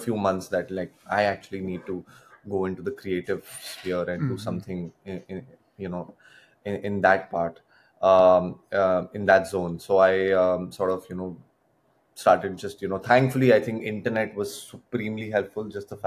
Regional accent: Delhi, India; English is a second language; for me growing up in Delhi, even though obviously Hindi cinema and Bollywood and all that is so huge for us, and we used to watch all those movies

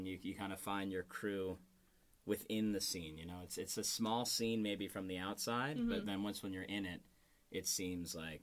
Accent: Long Island, New York, United States; I'm from Long Island originally, so not really a bluegrass capital.

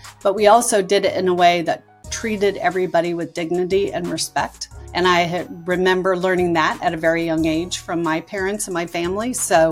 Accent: Midwest, United States; also born or lived in California; So I didn't grow up in one place. I was born in California, grew up in the Midwest, and then ended up as a Maryland transplant.

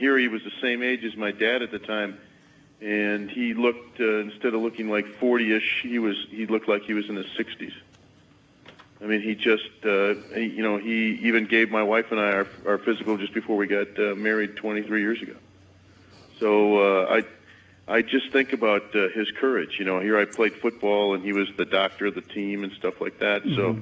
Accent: Green Bay, Wisconsin, United States; my doctor, when I was a kid growing up in Green Bay, was a survivor of the Bataan Death

